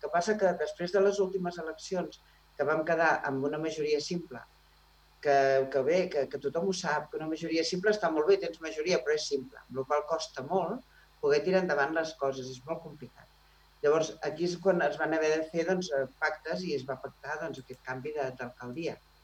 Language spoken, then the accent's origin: Catalan; Sant Feliu, Catalonia, Spain; i potser també el fet d'haver nascut al carrer Sant Joan, perquè soc de Sant Feliu de sempre, els meus pares, tota la meva família és de Sant Feliu de sempre.